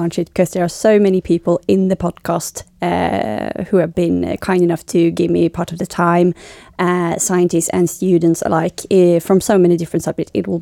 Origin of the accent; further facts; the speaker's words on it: Stockholm, Stockholm County, Sweden; And welcome. I am from Stockholm. I study philosophy and aesthetics here at Södertörn.